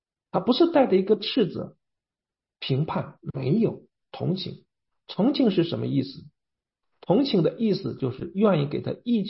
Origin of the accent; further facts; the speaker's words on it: China; 神父看见我一个外国人，他说：“你从哪里来的？”我说：“我从中国来的。”